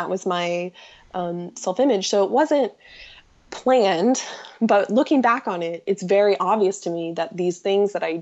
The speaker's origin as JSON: {"language": "English", "region": "Midwest", "country": "United States", "said": "So I'm a girl from the Midwest."}